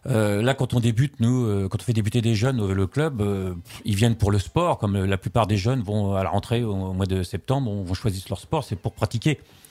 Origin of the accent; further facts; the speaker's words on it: France; qui est chez nous en France